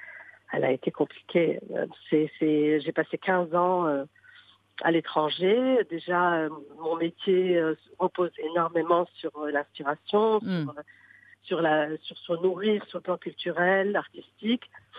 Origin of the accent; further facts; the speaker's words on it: Morocco; je suis marocaine